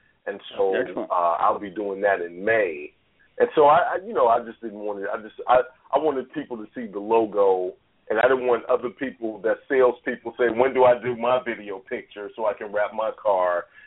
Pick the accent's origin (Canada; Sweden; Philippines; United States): United States; Chicago, Illinois; I'm from Chicago, so I'm definitely a Bulls fan.